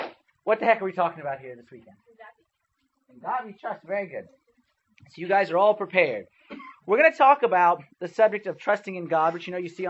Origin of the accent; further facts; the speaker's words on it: Westfield, New Jersey, United States; born there; Actually, I was born in Jersey. Westfield. Westfield. I was baptized in the church of Westside, but born Westfield.